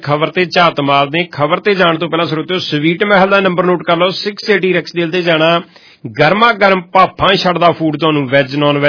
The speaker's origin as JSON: {"language": "Punjabi", "town": "Kohala", "region": "Punjab", "country": "India", "tie": "born or raised there", "said": "ਸਾਡਾ ਪਿੰਡ ਮੇਰਾ ਕੋਹਾਲਾ ਜਲੰਧਰ ਦੇ ਵਿਚ ਡਿਸਟ੍ਰਿਕਟ ਦੇ ਵਿਚ ਪੈਂਦਾ"}